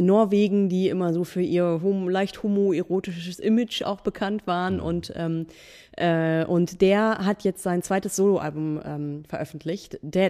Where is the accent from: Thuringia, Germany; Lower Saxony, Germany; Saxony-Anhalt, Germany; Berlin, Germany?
Lower Saxony, Germany; Buxtehude; Also es gab sogar eins in Buxtehude in meiner Heimatstadt.